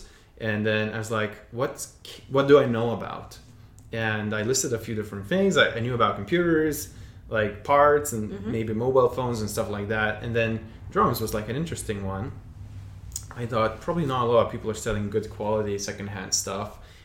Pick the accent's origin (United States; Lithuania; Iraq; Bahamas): Lithuania; moved away as an adult; now in Glasgow, United Kingdom; So basically, I'm originally from Lithuania, and I came here for studies in Glasgow in 2008.